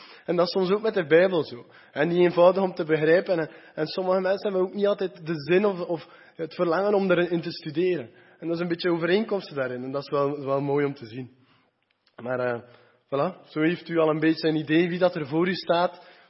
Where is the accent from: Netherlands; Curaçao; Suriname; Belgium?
Belgium; Geraardsbergen, East Flanders; Ik ben van Gerardsbergen, dus uit het zuiden van Oost-Vlaanderen.